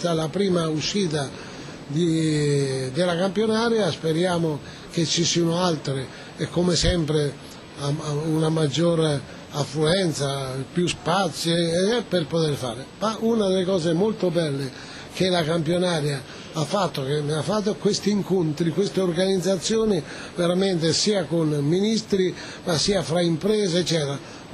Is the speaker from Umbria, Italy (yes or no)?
yes; Umbria, Italy; Io vengo dall'Umbria